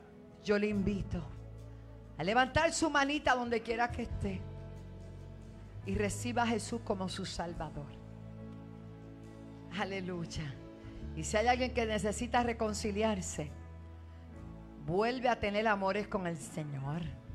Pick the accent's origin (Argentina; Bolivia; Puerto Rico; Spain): Puerto Rico; bendigo mi tierra, bendigo a Puerto Rico, bendigo este suelo